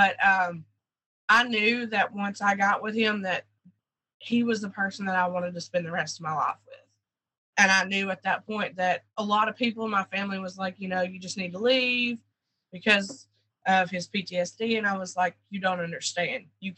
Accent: Hazard, Kentucky, United States; moved away; I was born in Hazard, Kentucky. I grew up in a what they call a holler.

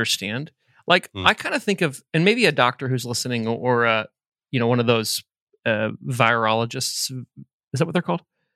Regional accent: Fishers, Indiana, United States; born or raised there

